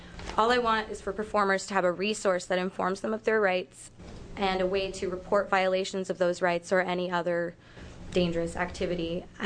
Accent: Salem, Oregon, United States; now in Portland, United States; I grew up in Salem, Oregon. I was a member of a lower middle class nuclear family, and my father was a small business owner.

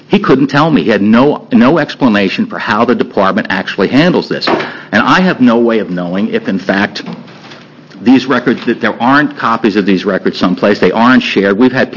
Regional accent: New York, United States; I live here, but I'm from New York, and I know what's going on there now.

